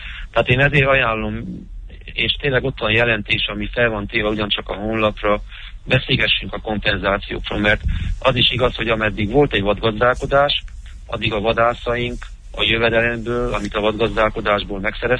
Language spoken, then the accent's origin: Hungarian; Ciumani, Harghita, Romania; én Csomafalván nevelkedtem, Feltekerő patakon születtem